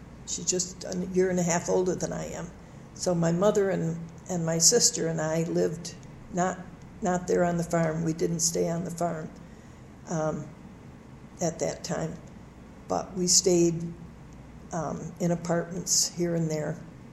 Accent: Osceola, New York, United States; I grew up in Osceola, New York, which is a very small town.

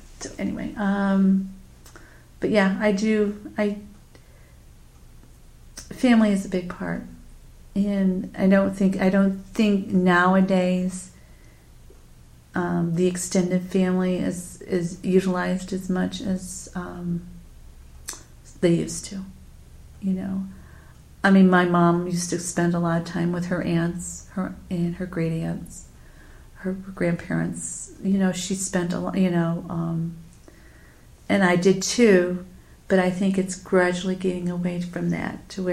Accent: Cooperstown, New York, United States; that's how I remember growing up in Cooperstown.

